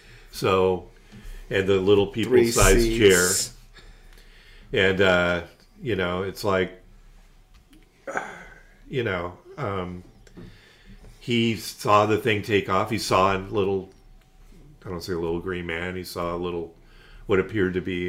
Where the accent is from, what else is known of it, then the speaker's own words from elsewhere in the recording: California, United States; Yeah, I grew up in the Bay Area.